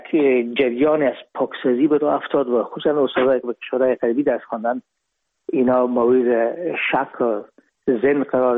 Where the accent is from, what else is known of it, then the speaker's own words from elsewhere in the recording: Herat, Afghanistan; moved away as an adult; now in Hamburg, Germany; رفتیم از کابل به هرات و پیشی که فاکولته رو پایان برسانیم یا دیپلومی بگیریم از هرات از طریق زمینی داخل مرز ایران شدیم